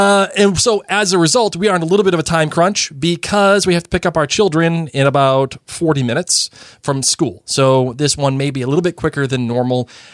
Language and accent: English; Massachusetts, United States; born or raised there